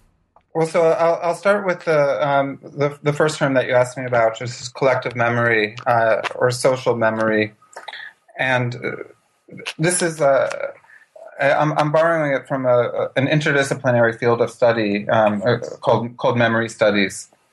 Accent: New York, United States; But back to your question about my awareness growing up in New York, I don't think that I had much.

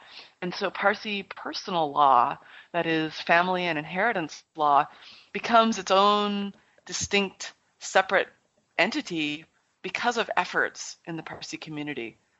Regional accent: Canada; also born or lived in United Kingdom / United States; I'm originally Canadian, but I went to the UK and studied law And then I did a PhD in history in the US.

